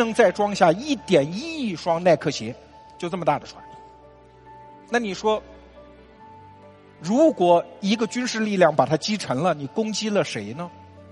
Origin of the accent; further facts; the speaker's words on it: China; 但是我们中国人只要有过拔河经验的人都懂吧